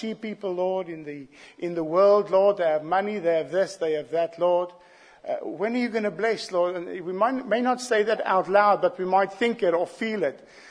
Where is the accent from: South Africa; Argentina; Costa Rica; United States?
South Africa; You'll know what it means, but for me as a South African, there's a different concept.